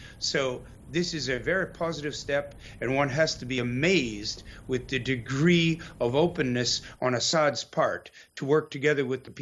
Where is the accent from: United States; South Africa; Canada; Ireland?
Canada; now in Serbia; I'm from Canada. I live now in Serbia.